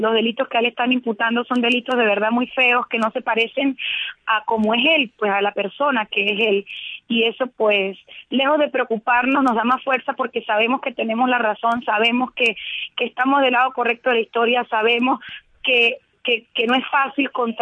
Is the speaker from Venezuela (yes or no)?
yes; Venezuela; como somos los venezolanos. Los venezolanos somos personas de espíritu libre, personas trabajadoras, personas que nos gusta producir, personas que nos gusta superarnos, que nos gusta salir adelante.